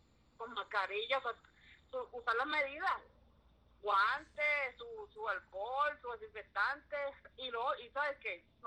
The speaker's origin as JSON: {"language": "Spanish", "town": "Patillas", "country": "Puerto Rico", "said": "soy de Patilla, de otro pueblo. Yo soy de otro pueblo, pero trabajo lejos por Santa Isabel. Lejos. Es 1 hora de mi pueblo, allá es 1 hora."}